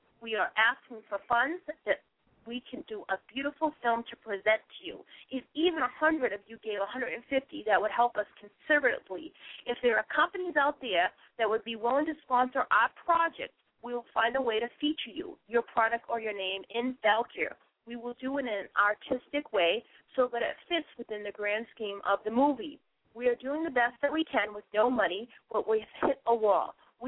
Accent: Massachusetts, United States; accent: Boston; I don't want to get rid of my Boston accent.

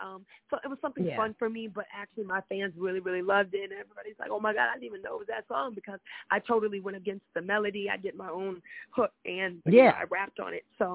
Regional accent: East Coast, United States; I'm from the East Coast, so, I got to represent that.

